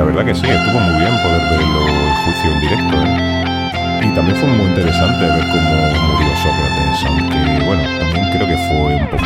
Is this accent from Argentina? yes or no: no; Andalusia, Spain; ya sé que soy andaluz